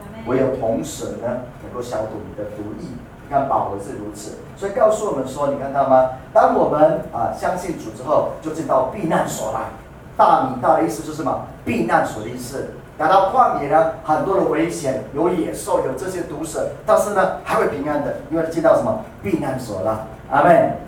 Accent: Puli, Nantou County, Taiwan; born there; 像我自己的这个算是我出生的地方在埔里

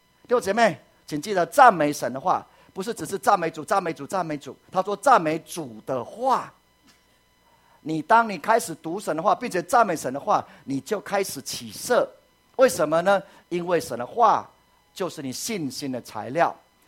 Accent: Taiwan; 我是台湾来的

